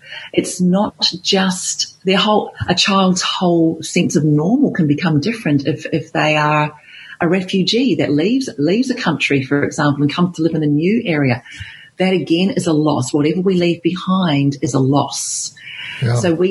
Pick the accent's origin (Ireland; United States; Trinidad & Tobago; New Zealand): New Zealand; Christchurch, Canterbury; and I'm from Christchurch, New Zealand originally, and they've had some horrendous earthquakes there.